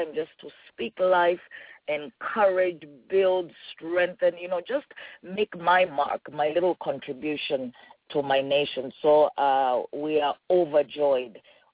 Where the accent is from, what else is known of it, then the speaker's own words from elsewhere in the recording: Nairobi, Kenya; English is a second language; even growing up in Nairobi, whenever we would come back to Lusaka